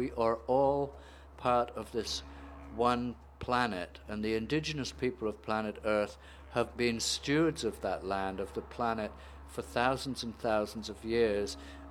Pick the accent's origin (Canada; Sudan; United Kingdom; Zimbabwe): United Kingdom; England; moved away as an adult; also born or lived in East Africa; now in Australia; I'm British. I was born in England. As a child, I lived in East Africa. And as an adult, having spent my teen years back in England, as an adult, I came to Australia